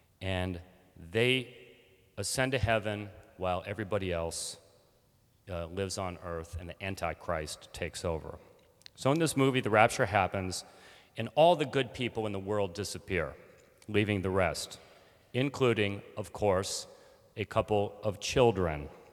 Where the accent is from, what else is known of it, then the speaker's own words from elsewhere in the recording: Alaska, United States; I grew up in Alaska, fourth generation Alaskan, and I grew up in a semi-subsistence lifestyle.